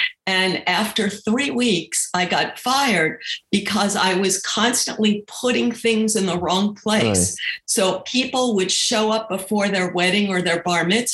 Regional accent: New York, United States; I grew up in New York.

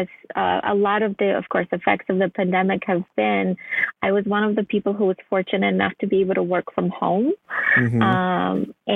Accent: Ukraine; Well, I was born and raised in Ukraine, and books were just in general a big part of my childhood.

